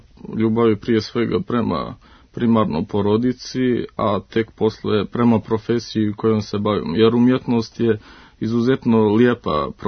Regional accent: Prijepolje, Šumadija and Western Serbia, Serbia; Tako je, rođen sam u Prijepolju, sem što mi je otac porijeklom iz Berana, majka iz Prijepolja, rođen sam pored praktično manastira Mileševa

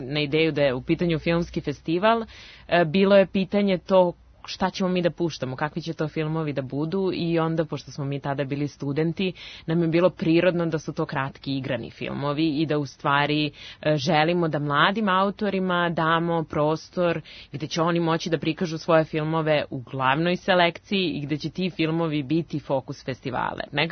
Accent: Belgrade, Serbia; ja sam iz Beograda

